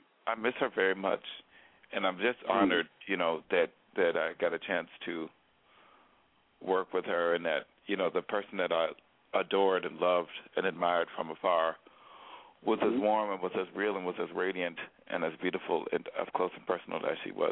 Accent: Teaneck, New Jersey, United States; growing up, because I'm from New Jersey, from Teaneck, New Jersey, not terribly far from Newark

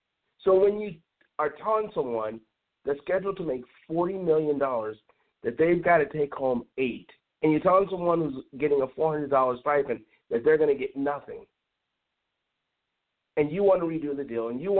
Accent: Chicago, Illinois, United States; We used to call that when I was growing up in Chicago, family business.

